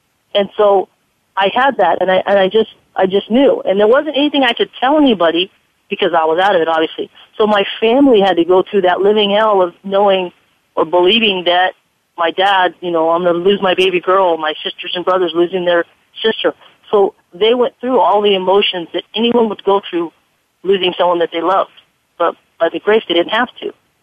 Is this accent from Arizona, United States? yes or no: yes; Arizona, United States; now in California, United States; Well, what happened is that my mom was in Arizona, because I was raised in Arizona, and I was in, obviously, California.